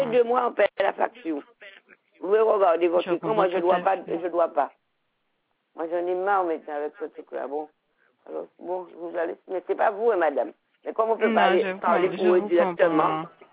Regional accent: Guadeloupe; moi je suis Guadeloupéenne, entièrement Guadeloupéenne. J'ai une carte d'identité Guadeloupéenne, tout mité.

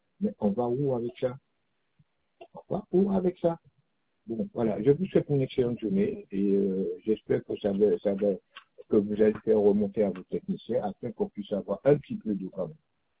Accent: Guadeloupe, France; Moi, je suis guadeloupéen, ma femme, elle est européenne. Mais je prends mon cas, c'est pas normal que je vis en Guadeloupe, parce que moi, quand j'étais petit en Guadeloupe

